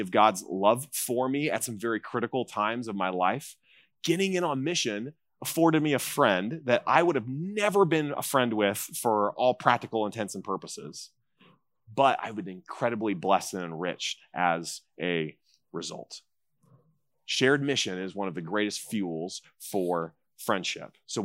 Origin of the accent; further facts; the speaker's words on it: California, United States; So I grew up in Orange County.